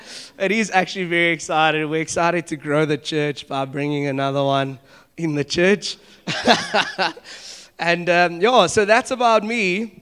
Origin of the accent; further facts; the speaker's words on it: Cape Town, Western Cape, South Africa; also born or lived in Democratic Republic of the Congo; now in Johannesburg, South Africa; And I was born in the DRC. I grew up in Cape Town, for the guys that don't know.